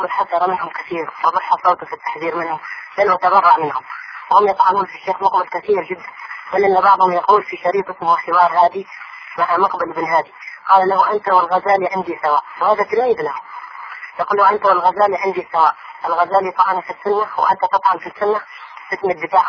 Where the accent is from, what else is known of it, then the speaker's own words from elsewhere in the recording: Hadramaut, Yemen; عندنا في حضرموت